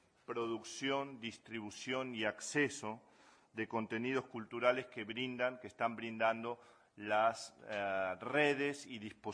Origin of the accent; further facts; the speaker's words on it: Buenos Aires, Argentina; moved away as an adult; now in Madrid, Spain; Ya habrán adivinado por mi acento. Pese a que estar 10 años trabajando en Madrid, vengo de la ciudad de Buenos Aires.